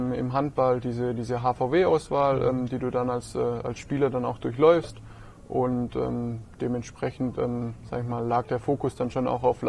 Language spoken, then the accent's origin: German; Kuppingen, Baden-Württemberg, Germany; also born or lived in Herrenberg; now in Nufringen, Germany; Ich bin durch und durch Herrenberger. Ich bin in Herrenberg geboren, wobei man da immer natürlich als wahre Kuppinger dann unterscheiden muss. Aufgewachsen natürlich in Kuppingen und mittlerweile wohne ich in Nufringen, ja.